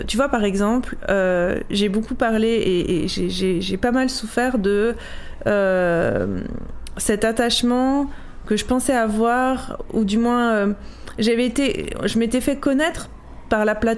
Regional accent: Corsica, France; born there; je suis née en Corse, je suis une fille d'immigrée.

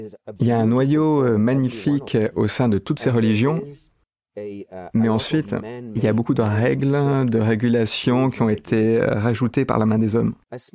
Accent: Egypt; j'écrivais qu'en grandissant en Égypte, même si on n'avait pas la sécurité sociale, les assurances de santé

